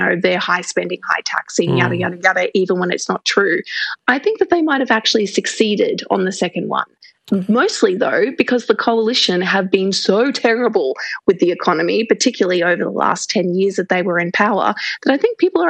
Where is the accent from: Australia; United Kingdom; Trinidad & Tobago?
Australia; Queensland; I'm a Queenslander.